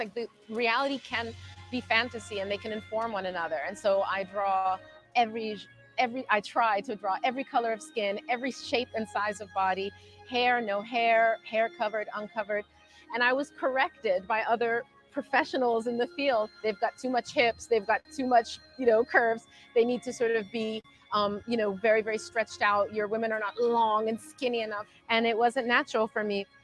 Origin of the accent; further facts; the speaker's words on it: United States; I grew up here in the United States. My family is from Egypt. My parents came here as immigrants.